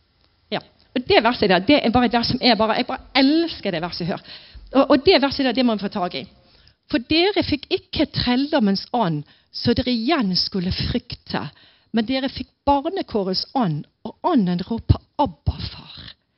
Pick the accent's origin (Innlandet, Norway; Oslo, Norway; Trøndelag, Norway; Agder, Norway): Agder, Norway; Vet, jeg er sørlending. Og på Sørlandet, når du kommer på besøk til folk, og du skal ha kaffe, så spør du folk